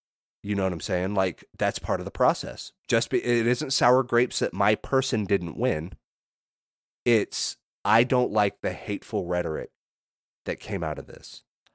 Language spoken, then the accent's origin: English; Texas, United States; I can say, and here's the deal, I'm from Texas.